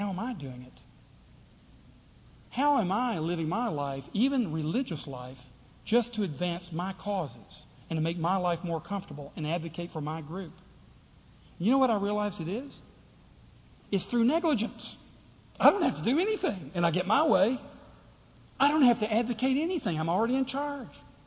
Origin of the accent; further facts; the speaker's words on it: Tennessee, United States; I'm a Southerner. I grew up in Tennessee. I'm an eighth generation Tennessean. I'm a Southerner.